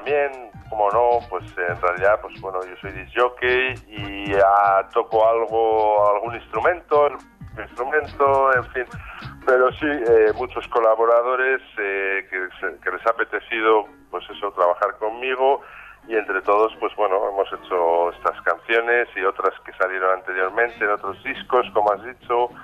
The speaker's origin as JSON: {"language": "Spanish", "region": "Basque Country", "country": "Spain", "said": "como buen vasco, como buen guipuzcoano y tal, pues me gusta mucho comer."}